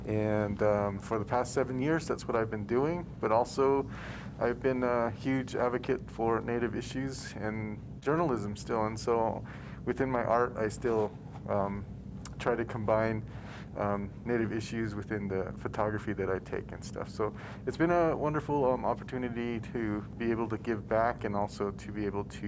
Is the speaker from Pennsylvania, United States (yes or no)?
no; Window Rock, Arizona, United States; I'm Diné Navajo from Window Rock, Arizona.